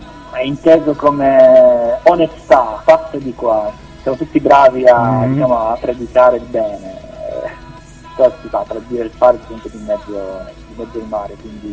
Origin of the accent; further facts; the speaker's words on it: Turin, Piedmont, Italy; Sì, ho un po' girato qui dalle mie parti a Torino